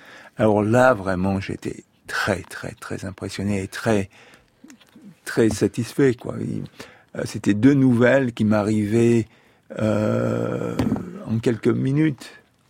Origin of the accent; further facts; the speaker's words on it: Auvergne-Rhône-Alpes, France; Moi, je suis savoyard, hein, donc j'adore le ski.